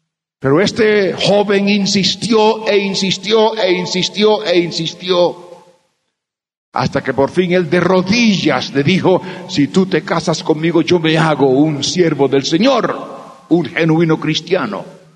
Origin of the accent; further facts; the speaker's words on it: Puerto Rico; born there; Y ya él también había salido y estaba en Puerto Rico, donde yo nací.